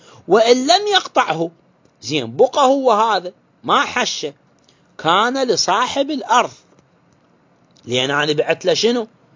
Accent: Iraq; القصيل العرب عندنا بالعراق يسموه القصيل

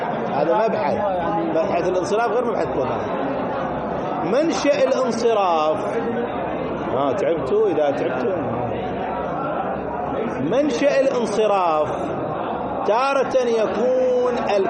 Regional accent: Iraq; now in Germany; والله أنا في ألمانيا وأنا عراقي

